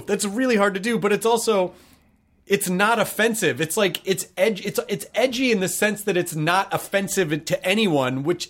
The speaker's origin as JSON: {"language": "English", "region": "Tennessee", "country": "United States", "said": "I'm from Tennessee."}